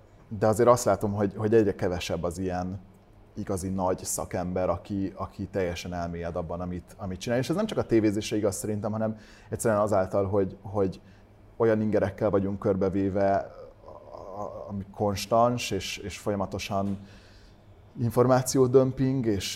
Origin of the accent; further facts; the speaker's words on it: Hungary; Igen, magyarként egyedül, és akkor mindenhonnan a világ tájára nagyon izgalmas volt.